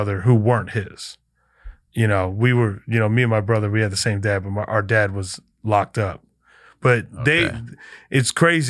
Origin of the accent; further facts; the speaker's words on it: Mesa, Arizona, United States; You know, I mean, we grew up in a poor area in Mesa, Arizona.